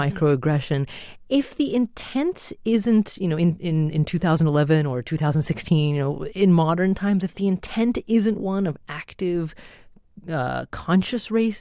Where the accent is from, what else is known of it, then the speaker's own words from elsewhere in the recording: Oregon, United States; well, I'm from, you know, Oregon, and I don't have an accent because I'm an American